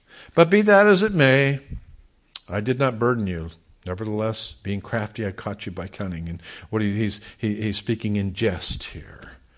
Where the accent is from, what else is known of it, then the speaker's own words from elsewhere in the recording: California, United States; And they knew I was from California.